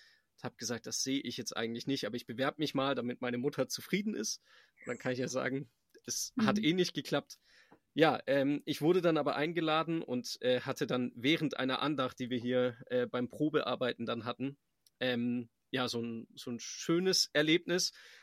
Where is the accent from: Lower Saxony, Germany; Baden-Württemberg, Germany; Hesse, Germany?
Baden-Württemberg, Germany; Also ich komme ja aus dem Schwäbischen